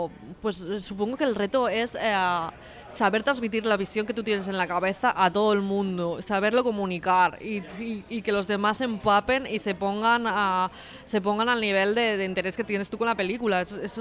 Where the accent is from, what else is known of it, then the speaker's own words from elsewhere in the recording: Cornellà de Llobregat, Catalonia, Spain; decirlo sin que me pregunten que soy de Cornellá.